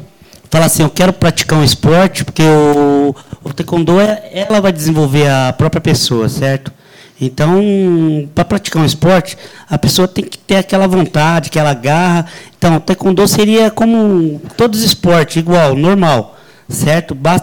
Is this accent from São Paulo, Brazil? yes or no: yes; São Paulo, Brazil; born there; now in Guaxupé, Brazil; Não, nós somos nascidos em São Paulo. Certo? Nós estamos localizados em Guaxupé há 15 anos.